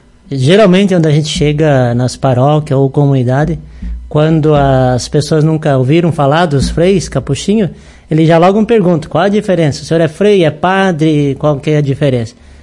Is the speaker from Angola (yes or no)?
no; São Lourenço do Oeste, Santa Catarina, Brazil; Sou natural da cidade de São Lourenço do Oeste, tá mesmo do Frei Pedrinho. Terra boa, tem biscoitos e massas para ti, tem bastante coisas boas lá. Cidade de Jardim. Então, eu sou natural de lá.